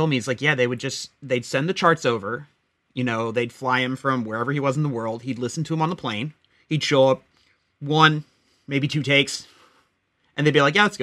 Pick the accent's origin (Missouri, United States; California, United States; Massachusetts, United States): Missouri, United States; St. Louis; I'm a St. Louis Cardinals fan. Like, that's, I grew up in St. Louis.